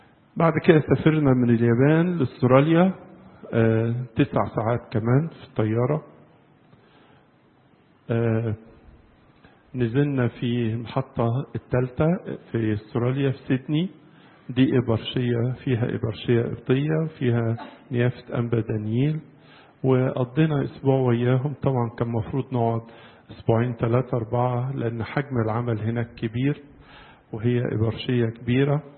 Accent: Egypt; بس هذه السيدة تعلمت في جامعة القاهرة عندنا في مصر هنا

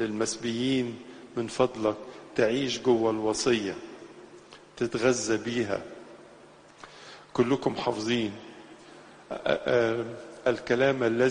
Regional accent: Egypt; تاريخنا كمصريين

